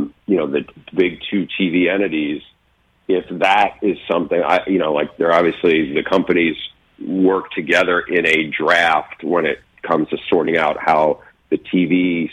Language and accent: English; Northeast, United States; we grew up in the Northeast, college basketball, March Madness was a big, big deal back then.